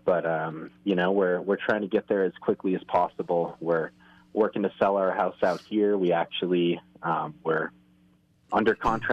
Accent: Minnesota, United States; And so I'm originally from Minnesota and actually started out my career working for the Three Rivers Park District.

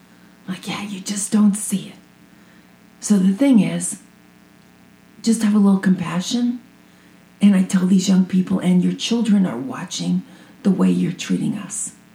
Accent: New York, United States; And I do remember that growing up in New York.

